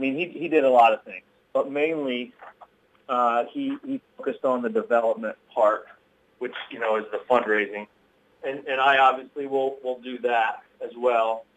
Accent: Virginia, United States; now in Iowa, United States; I grew up in Virginia. So I'm a transplant. I moved here in 99

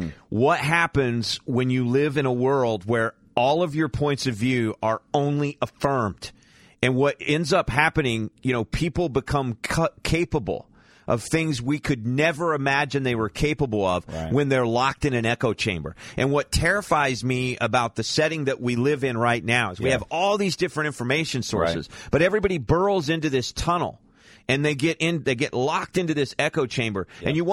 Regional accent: the South, United States; I'm a Southerner.

